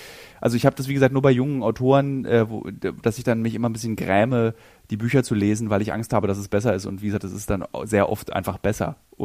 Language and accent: German; Berlin, Germany; da muss ich jetzt tatsächlich mal auch als Berliner sagen